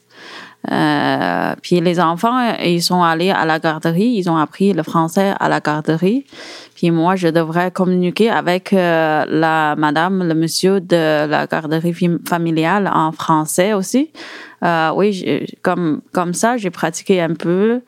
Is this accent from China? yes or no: yes; China; moved away as an adult; now in Montreal, Canada; En fait, je suis chinoise. J'ai grandi totalement en Chine. En 2010, j'ai eu une opportunité pour venir ici travailler à Montréal